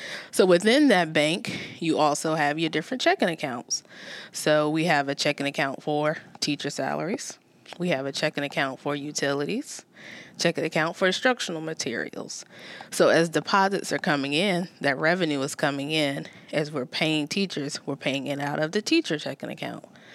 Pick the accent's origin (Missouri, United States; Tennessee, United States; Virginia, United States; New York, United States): Virginia, United States; also born or lived in North Carolina; Born in North Carolina, but I was raised here in Virginia since I was two, so I kind of call Virginia home, really.